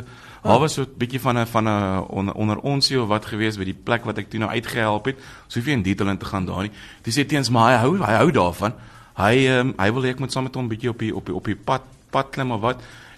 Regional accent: Pretoria, Gauteng, South Africa; also born or lived in Brits / East Rand; Pretoria in omliggende omgewing. Alles met die oos. So ek kom oorspronklik van Brits oos af, die Oosrand en nou Pretoria oos. So alles met die oos.

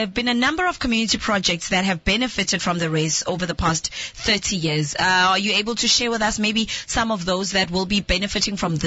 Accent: Emalahleni, Mpumalanga, South Africa; because I grew up in Emalahleni, so would see people from all over the country coming through to participate in this race.

